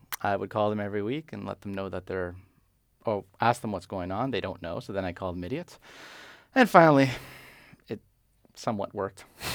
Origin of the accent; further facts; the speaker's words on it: Canada; moved away; And then I'll correct them, and I'll say, oh, I'm sorry, I'm Canadian.